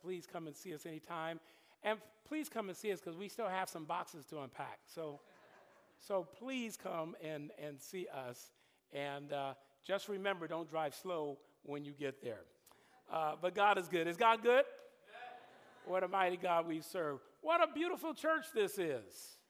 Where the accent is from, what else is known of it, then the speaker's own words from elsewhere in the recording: Los Angeles, California, United States; originally I'm from Los Angeles, many of you know that, good old Southern California